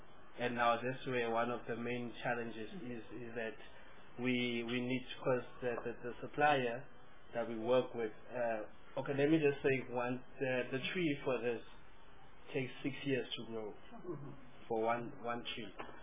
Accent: Northern Cape, South Africa; born there; because I was born in the Northern Cape

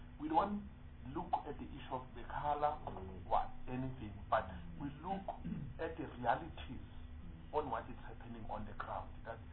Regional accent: Mpumalanga, South Africa; I'm from Mpumalanga. Mpumalanga is the richest province. It's having a lot of mines, including the dams

